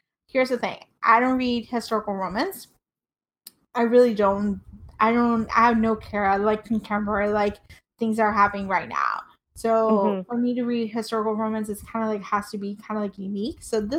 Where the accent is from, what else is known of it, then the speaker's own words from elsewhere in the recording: Puerto Rico; I grew up in Puerto Rico, but most of my friends their parents came from Cuba.